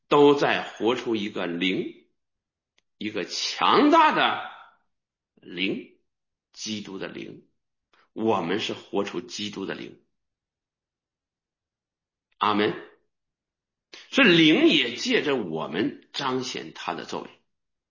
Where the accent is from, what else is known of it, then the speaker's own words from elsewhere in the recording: Nehe, Heilongjiang, China; 我出生在东北黑龙江，哎，黑龙江下面有个齐齐哈尔，哎，齐齐哈尔下面有个什么讷河县，啊，现在叫讷河市。我们家离县城60里地，60里地，从小县城都没去过